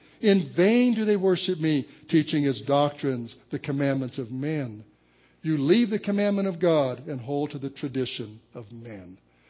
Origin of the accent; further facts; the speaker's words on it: Denver, Colorado, United States; When I grew up in Denver, Colorado, I came out of the long-haired generation.